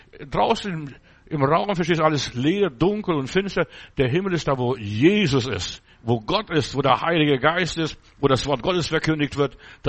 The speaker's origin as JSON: {"language": "German", "country": "Germany", "said": "Ich bin ein Deutscher. Wenn ich nach Amerika fahre, egal wo ich im Ausland bin, ich will immer, habe meine Nationalität."}